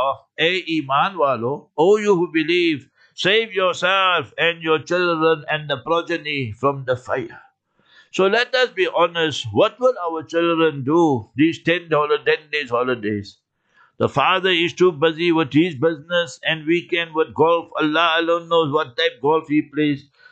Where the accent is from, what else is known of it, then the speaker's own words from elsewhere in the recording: South Africa; So then I told them I'm from South Africa, I'm a tourist and that.